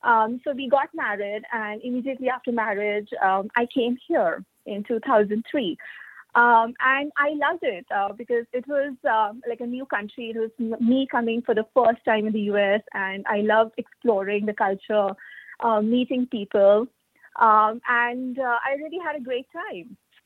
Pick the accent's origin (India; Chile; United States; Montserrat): India; I was born and brought up in India